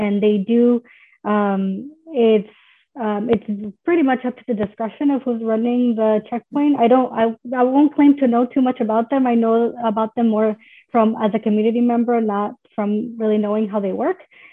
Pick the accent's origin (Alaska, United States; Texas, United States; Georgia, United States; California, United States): California, United States; Like I know growing up in the Central Valley, we were very much aware of higher asthma rates among children.